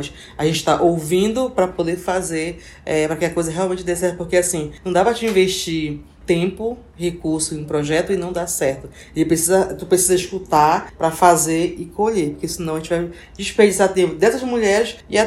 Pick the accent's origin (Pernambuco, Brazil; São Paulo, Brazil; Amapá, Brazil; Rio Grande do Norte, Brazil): Amapá, Brazil; Serra do Navio; now in Macapá, Brazil; Eu sou da Serra do Navio. Depois eu vim morar pro Macapá, né?